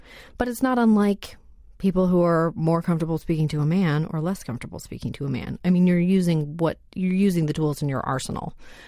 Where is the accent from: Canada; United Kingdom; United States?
Canada; born there; I'm Canadian by birth.